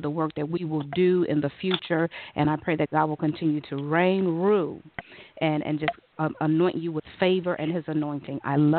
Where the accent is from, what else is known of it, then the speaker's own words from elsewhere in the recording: Gary, Indiana, United States; We'll be in Gary, Indiana, my hometown, July 28th.